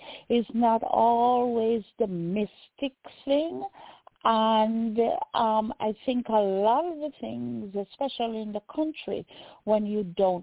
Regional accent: Jamaica; now in United States; And living in the United States, when growing up in Jamaica

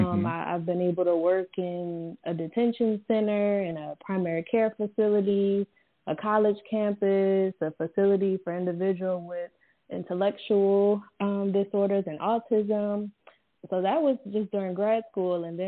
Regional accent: New Orleans, Louisiana, United States; So I am from New Orleans, Louisiana. You may hear my accent come out a little bit during this conversation.

